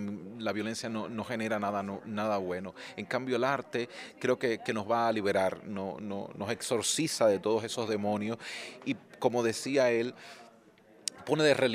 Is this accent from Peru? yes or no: no; Cuba; now in Miami, United States; Nosotros todos somos actores y artistas cubanos radicados en Miami. De Miami.